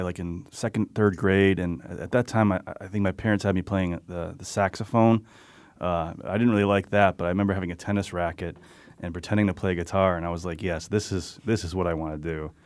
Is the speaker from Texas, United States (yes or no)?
no; West Hartford, Connecticut, United States; I grew up in West Hartford, and a lot of people I grew up with, we all went away.